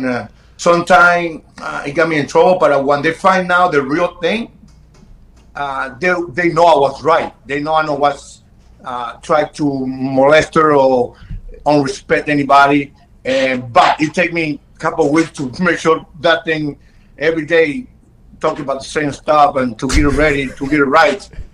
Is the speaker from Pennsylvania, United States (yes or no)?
no; Chicago, Illinois, United States; Well, remember, I grew up in Chicago. I grew up playing Chicago.